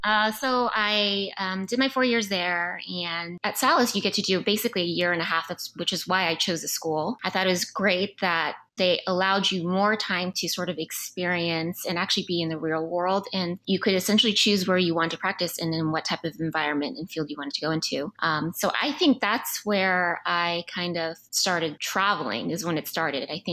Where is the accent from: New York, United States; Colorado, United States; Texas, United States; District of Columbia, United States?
District of Columbia, United States; Washington; So I am from Washington, D.C. That's where I grew up. And my family is still there.